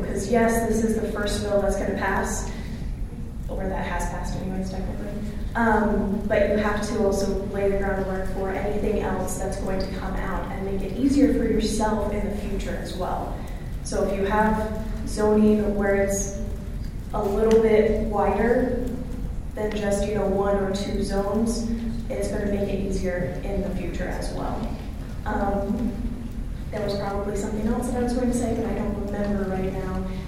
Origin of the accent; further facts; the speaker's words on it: Utah, United States; I'm from Utah County. The zoning there is horrendous.